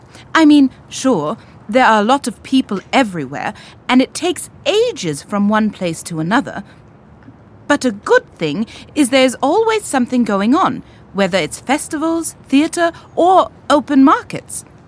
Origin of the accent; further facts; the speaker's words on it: South Africa; now in London, United Kingdom; I'm actually from South Africa. I am 22 years old, and I study at the London School of Economics. I've been here for 2 years now